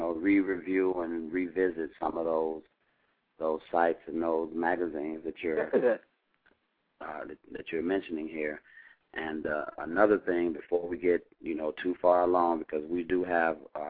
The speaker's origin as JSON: {"language": "English", "town": "Chicago", "region": "Illinois", "country": "United States", "said": "Well, I'm being from Chicago."}